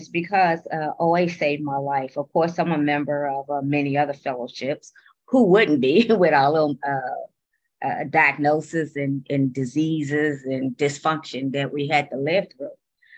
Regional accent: Ohio, United States; I'm from Ohio

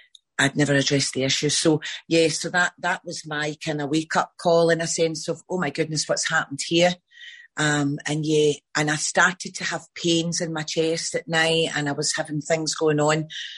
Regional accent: Glasgow, Scotland, United Kingdom; I'm a compulsive overeater, and I'm from Scotland, near Glasgow. That's where I am.

